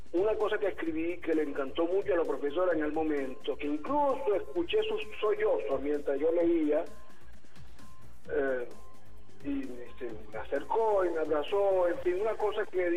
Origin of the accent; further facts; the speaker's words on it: Potreritos, Zulia, Venezuela; en el municipio La Cañada de Urdaneta, repito, de donde soy, por cierto, ese municipio tiene 5 parroquias, una de las cuales se llama Potreritos, que es donde exactamente, que es donde nací yo